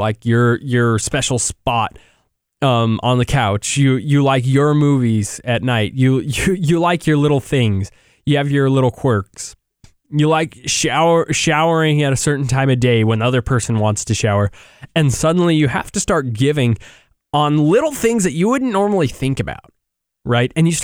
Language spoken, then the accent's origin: English; United States; She was Mexican. She lived in Mexico City. I was from the United States, and we really had a great relationship at the beginning.